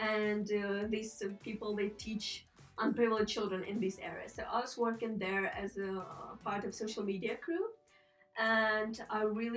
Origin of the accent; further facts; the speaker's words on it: Ukraine; moved away as an adult; now in United States; I'm from Ukraine. I'm 20 years old and currently studying marketing at National Technical University in Ukraine. Right now I'm at Wharton Institute, which is in Boulder